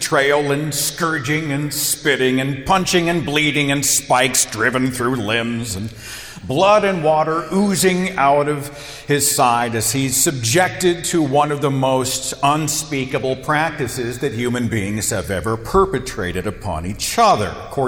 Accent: Tulsa, Oklahoma, United States; I was driving in my hometown. I live in Tulsa, Oklahoma

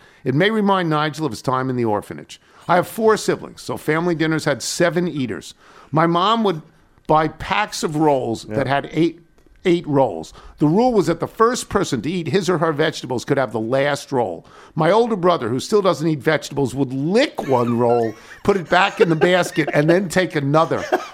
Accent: Charlottesville, Virginia, United States; I grew up in Charlottesville, and it wasn't uncommon to run into a seemingly random collection of notable people who lived in town

